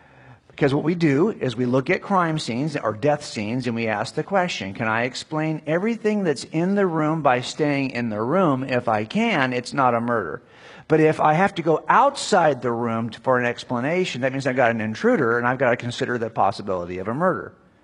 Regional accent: California, United States; I'm from Southern California. I actually live right between Los Angeles and San Diego

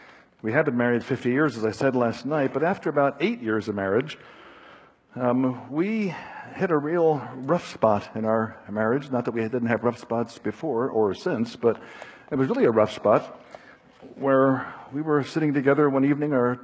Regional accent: Plymouth Meeting, Pennsylvania, United States; I was raised in Plymouth Meeting, Pennsylvania. Raised among the Plymouth Brethren.

